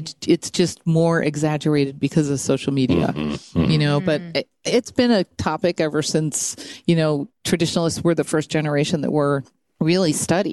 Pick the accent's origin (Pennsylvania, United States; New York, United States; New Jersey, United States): Pennsylvania, United States; Scranton; I grew up in Scranton, Pennsylvania.